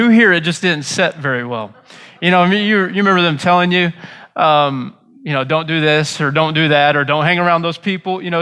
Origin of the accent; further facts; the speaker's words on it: Leadwood, Missouri, United States; You don't even live in Leadwood. Like, I grew up in Leadwood.